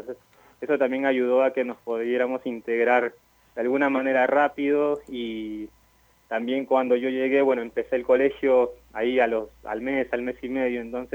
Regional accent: Lima, Peru; also born or lived in Buenos Aires; now in Zapala, Argentina; yo soy de Lima y mi familia, mi mamá, mi hermana también. En principio llegamos a Buenos Aires, estuvimos viviendo muchos años, hasta hace un par de años que vine acá a vivir a Zapala con mi familia, mi esposa y mi hermana, que también son de Perú, de Lima.

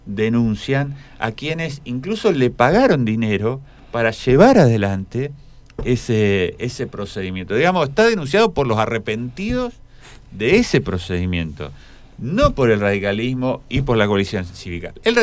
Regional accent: Aluminé, Neuquén, Argentina; y yo que vengo de Aluminé, ¿qué le digo a mis vecinos?

